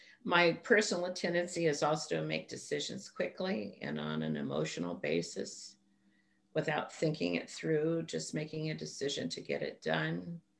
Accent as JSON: {"language": "English", "town": "Tucson", "region": "Arizona", "country": "United States", "said": "as Mike said, and I'm from Tucson, Arizona."}